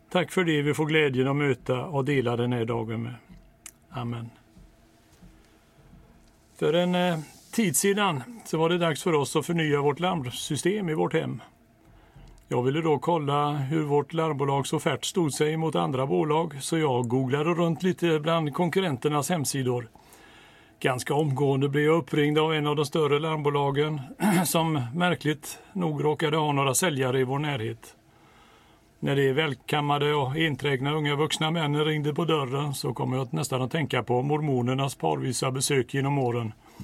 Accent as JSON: {"language": "Swedish", "town": "Donsö", "region": "Västra Götaland County", "country": "Sweden", "tie": "born or raised there", "said": "Som liten, när någon på Donsö frågade om vem jag var så fick jag lära mig att svara"}